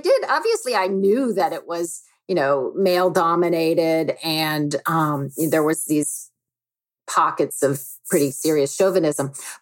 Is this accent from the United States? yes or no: yes; the South, United States; because I came from the South, and probably dressed conservatively, I was immediately labeled, you know, as a conservative.